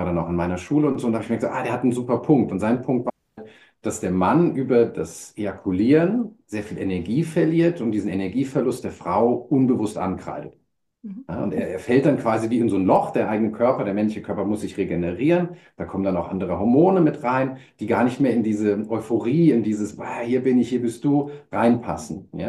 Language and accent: German; Wiesbaden, Hesse, Germany; ich komme aus Wiesbaden.